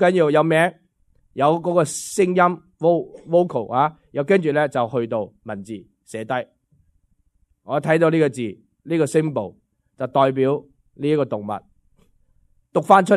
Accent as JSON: {"language": "Cantonese", "country": "China", "said": "我哋中国人仲麻烦，仲要搵埋算命佬啊，计下个八字先"}